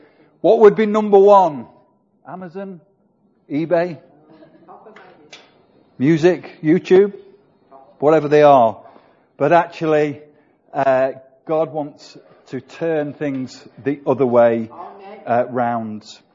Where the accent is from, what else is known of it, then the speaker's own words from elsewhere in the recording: United Kingdom; Tea used to be our favourite drink as British, but it's not now, it's coffee.